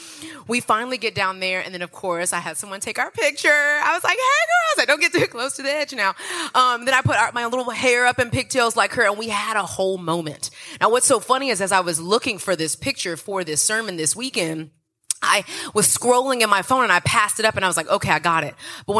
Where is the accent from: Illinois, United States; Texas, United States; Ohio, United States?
Texas, United States; My family from Louisiana. I'm from Texas.